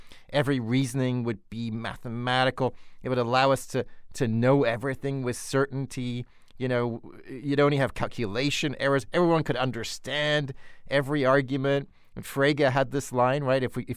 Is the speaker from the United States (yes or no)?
no; United Kingdom; I'm a Brit, and we specialize in heroic failures.